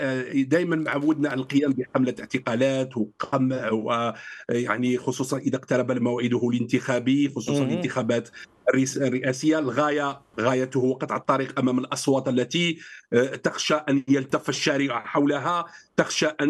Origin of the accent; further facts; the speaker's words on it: Algeria; ما عادش عندنا في الجزائر الآن صحافة تنتقد